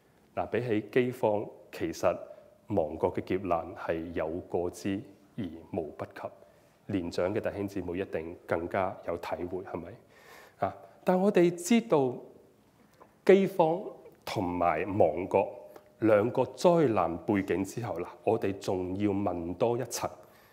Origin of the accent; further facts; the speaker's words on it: China; 我哋中國人經常講叫做咩？天災人禍。